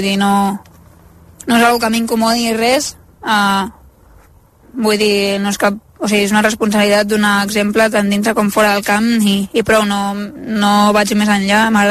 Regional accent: Sant Pere de Ribes, Catalonia, Spain; Jo soc de Ribes, la comarca del Garraf, al costat de Sitges.

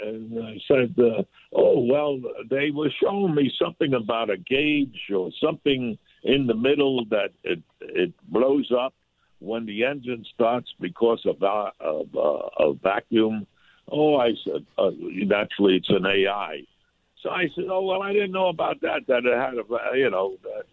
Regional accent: New York, United States; accent: New York; now in South Florida, United States; I know that your audience hears my accent. I left New York, but New York never left me. So you have to forgive that. But I'm here in South Florida 50 years.

